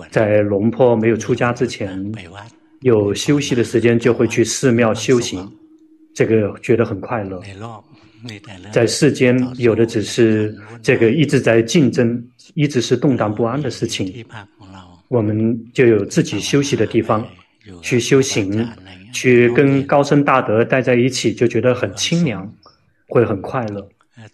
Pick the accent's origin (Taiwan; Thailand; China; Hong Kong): Thailand; 现在我们泰国人这个得抑郁症的人非常的多